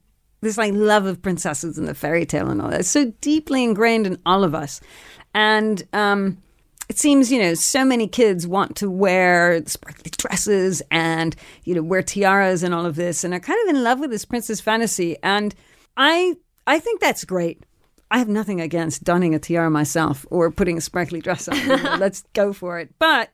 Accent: California, United States; I tell you, what's funny is that I grew up in California.

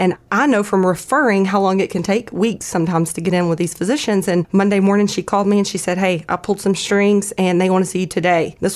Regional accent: Hudson, Texas, United States; Of course, I was born and raised here in Hudson and always played ball my whole life.

